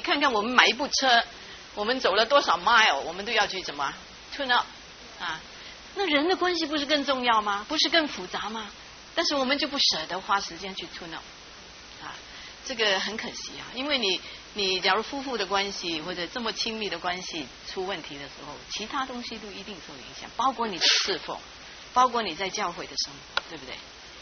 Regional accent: Fuzhou, Fujian, China; 布道家在福州啊，福州是我的家乡啊

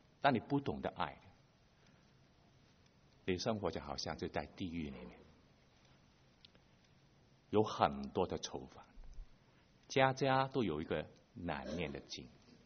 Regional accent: Hong Kong; 不知道大家有没有认得，我是从香港来的

